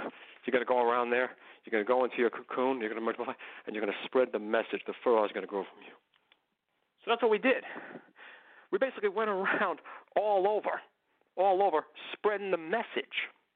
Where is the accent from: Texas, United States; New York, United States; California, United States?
California, United States; McKinleyville; I've been all over, but like everybody, every other person, I got pride from my hometown.